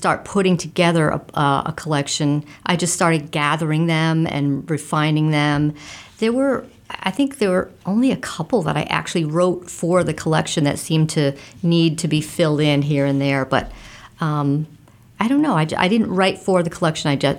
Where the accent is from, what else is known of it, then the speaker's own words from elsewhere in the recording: New England, United States; And I'm from New England, so New England seemed to fit.